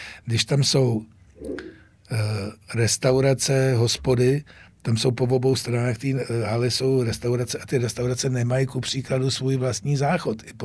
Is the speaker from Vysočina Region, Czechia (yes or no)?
no; Prague, Czechia; Já třeba, já jsem Pražák, ale přestěhoval jsem se před rokem a půl za Prahu, takže jezdím vlakem.